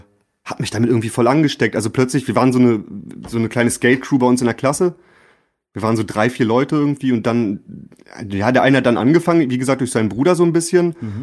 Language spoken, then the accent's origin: German; Lower Saxony, Germany; also ich bin im Umfeld von Hannover aufgewachsen, Anfang der 90er, auf dem Dorf. Bin dort geboren, quasi in der kleinen Provinz aufgewachsen, auch bis ich 15, 16 war, dann hat es mich schon eher nach Hannover verschlagen